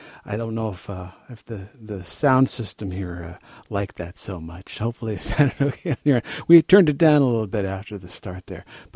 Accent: New Hampshire, United States; Right here in my home state, actually, New Hampshire, on WNEC and WZNC.

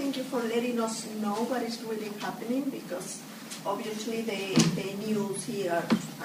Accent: Mexico; I'm from Mexico, by the way

